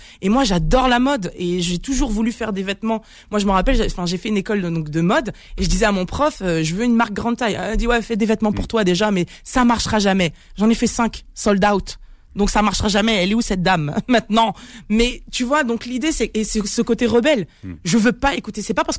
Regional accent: Nantes, Pays de la Loire, France; je viens de province, je viens de Nantes

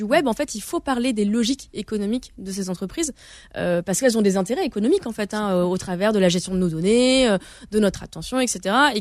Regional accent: Reims, Grand Est, France; moi je viens de Reims

